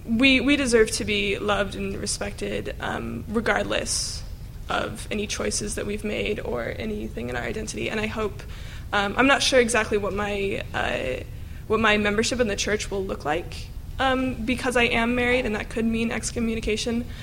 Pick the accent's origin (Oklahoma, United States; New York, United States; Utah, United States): Utah, United States; I grew up in Utah. I was born and raised in Utah by a mother who converted to Mormonism and a father who was Baptist